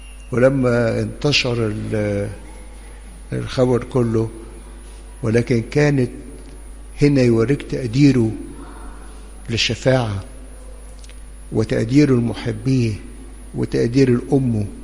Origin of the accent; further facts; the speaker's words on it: Upper Egypt, Egypt; هي في فلسطين زي ما عندنا في الصعيد وفي الفلاحين يقول له يابا، يا ابا، يا ابويا،